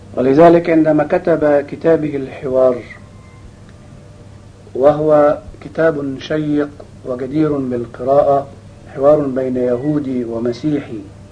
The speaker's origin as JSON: {"language": "Arabic", "country": "Egypt", "said": "لو أن الأمر سهل كما يظن بعض البسطاء عندنا في مصر"}